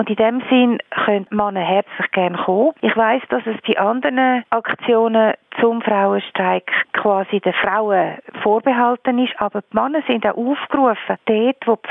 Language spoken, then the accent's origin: German; Finland; German is a second language; now in Germany; In meiner Heimat Finnland ist das zum Beispiel so.